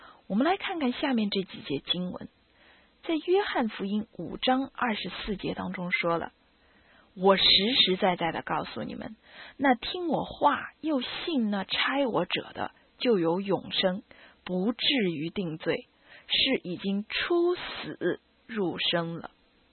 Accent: China; 我们中国人呢最不喜欢谈了。我们中国人忌讳谈死亡这个话题。

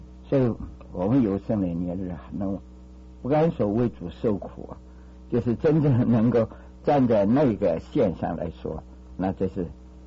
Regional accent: China; 我们中国人就很少会唱诗歌，在其他的国家是唱歌的民族

